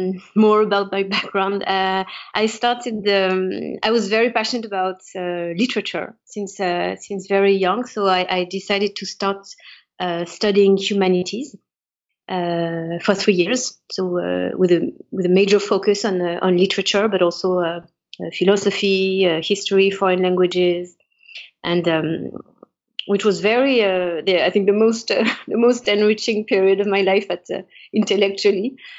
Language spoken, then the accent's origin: English; Paris, Île-de-France, France; Yeah, back to I'm French. I was born in Paris, born and raised in Paris. My father is Cambodian Chinese, and my mom was a Jewish Tunisian. So I grew up in a multicultural environment